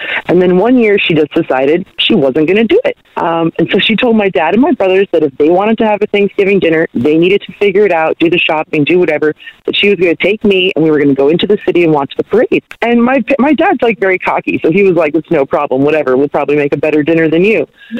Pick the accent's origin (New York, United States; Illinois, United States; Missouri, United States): New York, United States; Long Island; So I grew up on Long Island, New York